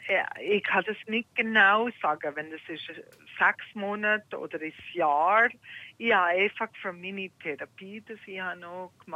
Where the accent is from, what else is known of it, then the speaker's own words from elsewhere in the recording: United States; German is a second language; Also eigentlich bin ich Amerikanerin.